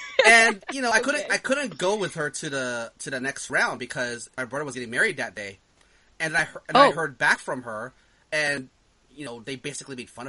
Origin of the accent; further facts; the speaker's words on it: Philippines; We're Filipino, so we like to sing.